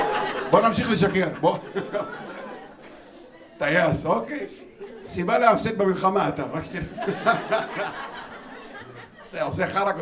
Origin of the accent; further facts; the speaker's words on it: Northern District, Israel; אני מגיע מהצפון.